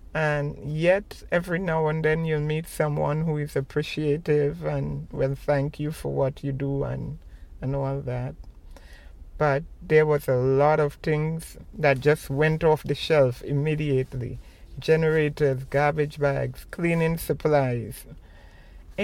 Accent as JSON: {"language": "English", "town": "Charlotteville", "region": "Tobago", "country": "Trinidad & Tobago", "lives_now": "New York, United States", "said": "I am originally from Charlotteville in Tobago in the Caribbean. Rockaways reminded me a lot of Tobago, where I was born, because it's a seaport."}